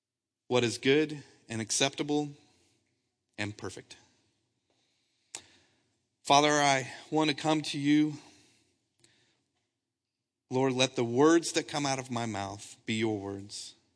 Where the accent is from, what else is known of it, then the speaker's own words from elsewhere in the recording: Wimberley, Texas, United States; I grew up in Wimberley, and so every bit of me says, I need to be out there.